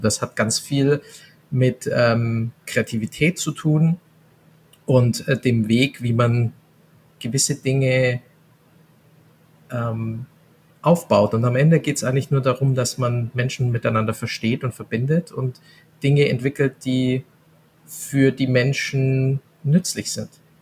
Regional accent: Bavaria, Germany; accent: Bavarian; Ja, muss ich da mit Bayerisch reden oder kann ich ja ganz normal Hochdeutsch? Hochdeutsch kann ich eh nicht.

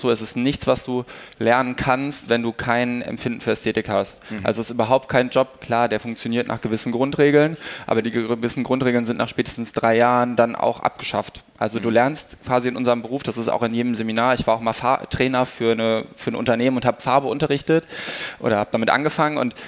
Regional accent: North Rhine-Westphalia, Germany; now in Berlin, Germany; Also in NRW, wo ich herkomme, ist es mehr. Ich bin aber hier nach Berlin gezogen, habe dann hier die Ausbildung gemacht.

